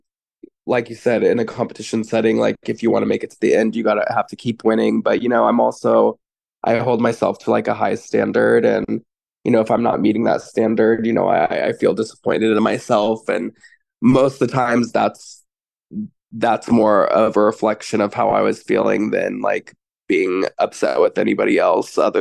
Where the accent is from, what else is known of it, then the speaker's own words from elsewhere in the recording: Kansas City, United States; any of the community that, you know, I grew up in Kansas City around.